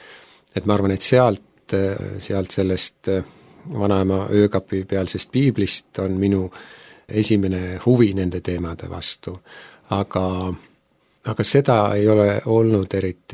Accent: Saare County, Estonia; Ma olen pärit Saaremaalt. Täpsemalt siis sealt Orissaare ja Pöide kandist, et kohe kui mandri poolt minna, Väinatammilt maha, kas siis paremale või vasakule, see on siis minu lapsepõlve piirkond.

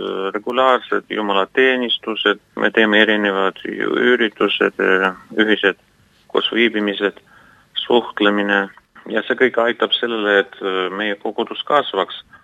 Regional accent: Ukraine; also born or lived in Põltsamaa, Estonia; Ja minu isa on ukrainlane, ema on eestlane. Ma olen sündinud Eestis Põltsamaal. Aasta pärast minu sündi me kolisime Ukrainasse, kus ma üles kasvasin.

